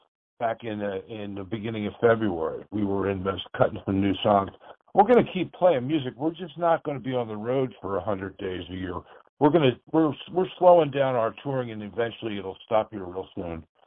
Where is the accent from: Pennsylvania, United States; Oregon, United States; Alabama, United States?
Pennsylvania, United States; Philadelphia; I grew up on the East Coast. I'm a Philadelphia guy, which meant I got down to Florida more than once during my formative years during spring break.